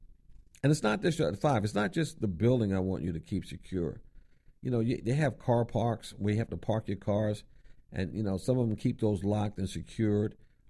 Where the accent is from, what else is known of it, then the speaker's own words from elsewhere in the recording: New York, United States; I'm from New York.